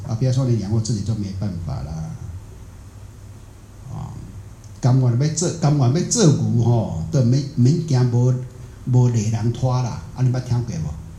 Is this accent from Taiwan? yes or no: yes; Taiwan